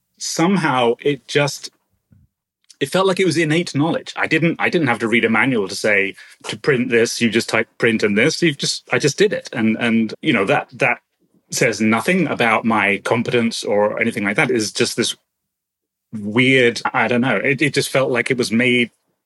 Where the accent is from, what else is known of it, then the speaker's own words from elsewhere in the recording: Felixstowe, East of England, United Kingdom; I was growing up in Felixstowe in Suffolk, and it's a nominally seaside town.